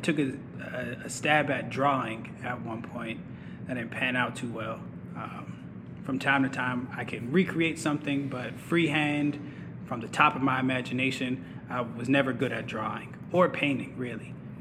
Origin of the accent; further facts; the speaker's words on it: Pittsburgh, Pennsylvania, United States; moved away as an adult; now in Atlanta, United States; So I was born and grew up in Pittsburgh, Pennsylvania. I'm the oldest of two boys. I have a younger brother. We're 5 years apart. I moved down here to Atlanta in 2015 to attend Morehouse College